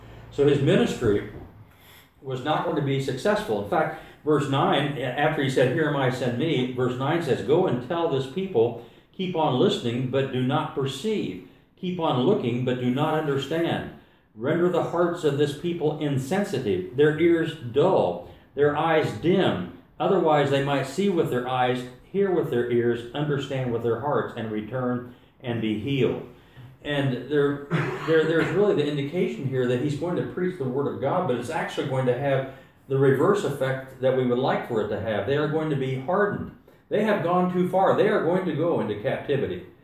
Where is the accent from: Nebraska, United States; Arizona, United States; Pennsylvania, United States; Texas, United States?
Texas, United States; And I come from Texas where everything is big.